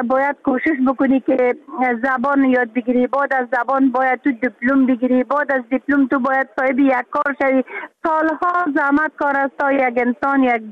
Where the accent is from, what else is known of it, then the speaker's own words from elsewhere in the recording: Afghanistan; moved away; حتی حالا که ما در بیرون از افغانستان هستم